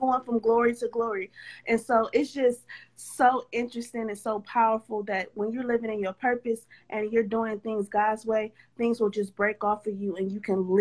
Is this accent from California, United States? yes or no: no; Milwaukee, Wisconsin, United States; I was born in Milwaukee, Wisconsin, which is one of the segregated cities in the whole United States.